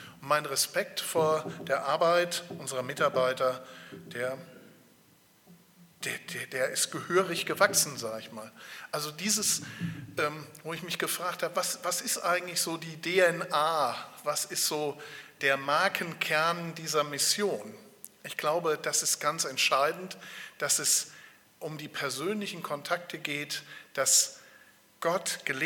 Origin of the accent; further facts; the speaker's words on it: Niederhäuslingen, North Rhine-Westphalia, Germany; Ich bin aufgewachsen in Niederhäuslingen, gehört zu Freudenberg. Meine Frau stammt aus Eisern und als wir 93 geheiratet haben, bin ich dann tatsächlich freiwillig nach Eisern gezogen.